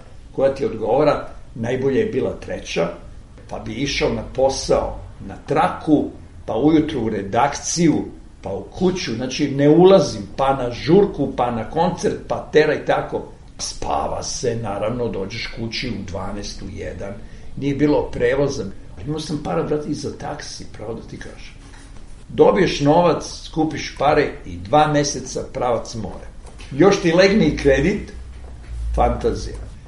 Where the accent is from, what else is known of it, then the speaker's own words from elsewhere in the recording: Zemun, Belgrade, Serbia; da sam odrastao u Beogradu, ali koji više ne postoji, a to je austrijski deo Beograda, Zemun